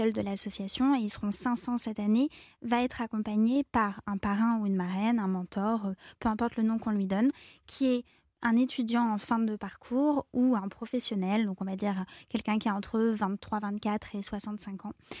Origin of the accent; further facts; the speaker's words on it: Auvergne-Rhône-Alpes, France; j'ai grandi dans l'Allier. J'ai eu une enfance donc campagnarde, vraiment ouais.